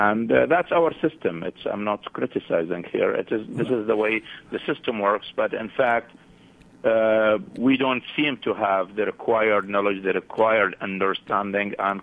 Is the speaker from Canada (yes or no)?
no; Iraq; I was coming from Iraq, and I was there in the middle of the deep crisis when ISIS took Mosul over, and I was there walking among people as an Iraqi through three provinces